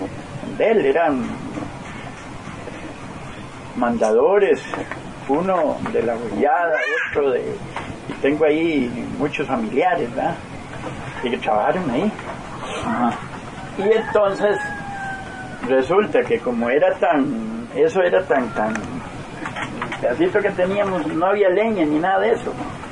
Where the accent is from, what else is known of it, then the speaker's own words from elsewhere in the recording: San Cristóbal Sur, San José, Costa Rica; born there; now in Pérez Zeledón, Costa Rica; yo nací en San Cristóbal Sur, ahí cerquita de la lucha de Figueres. Ahí nací yo. Y me vine de San Cristóbal